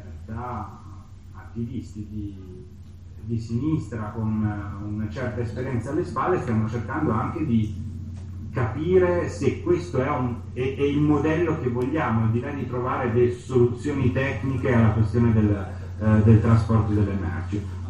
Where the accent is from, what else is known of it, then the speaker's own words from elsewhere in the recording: Turin, Piedmont, Italy; now in Genoa, Italy; Io non sono genovese, sono un torinese cresciuto in mezzo alle montagne del Piemonte, in mezzo alla Valsusa, che poi si è trasferito a Genova.